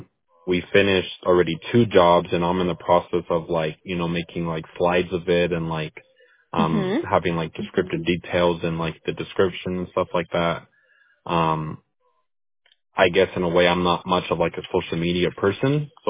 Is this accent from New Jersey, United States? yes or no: no; Winnemucca, Nevada, United States; And then in Winnemucca, my hometown, when I do go down there, you know, I just help out neighbors every once in a while.